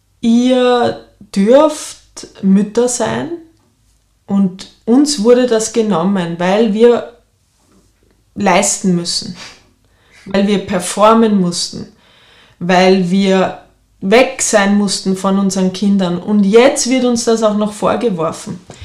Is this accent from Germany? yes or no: no; Austria; ich bin am Dorf groß geworden in Österreich in den 80er Jahren, im Bauernhof.